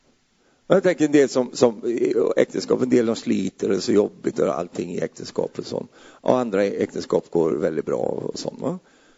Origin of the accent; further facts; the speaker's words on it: Sweden; vi brukar säga så här i Sverige, det är jobbar som säger det, men jag är ju svensk då.